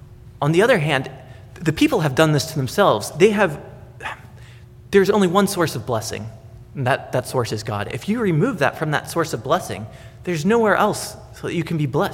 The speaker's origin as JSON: {"language": "English", "region": "Virginia", "country": "United States", "tie": "born or raised there", "said": "I grew up in Virginia, and if you go out into the woods very far, you'll oftentimes find shacks in the middle of the woods."}